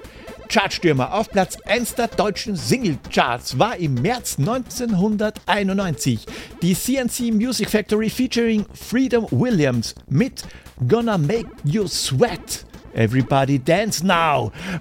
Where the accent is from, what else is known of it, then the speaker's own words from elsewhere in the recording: Austria; Ich komme aus Österreich, ja.